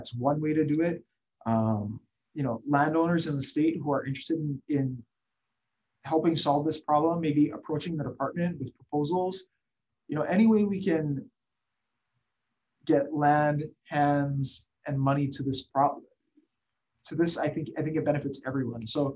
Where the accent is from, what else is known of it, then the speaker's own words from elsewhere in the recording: Kailua, Hawaii, United States; I grew up in Kailua.